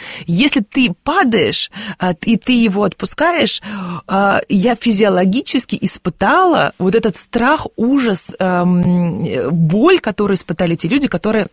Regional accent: Russia; born there; Если я родилась в России, я русский человек, я принадлежу к православной церкви, меня крестили в детстве.

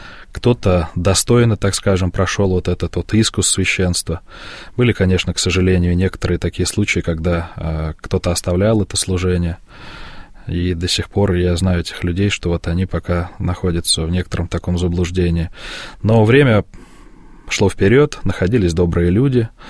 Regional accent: Tver, Tver Oblast, Russia; born there; Они сначала служили в Твери, я родился в Твери

